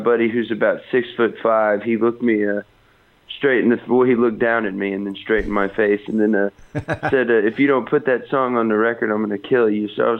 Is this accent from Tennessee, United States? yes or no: no; San Antonio, Texas, United States; Yeah, I was born and raised down in Southwest Texas. Yeah, AKA Northern Mexico.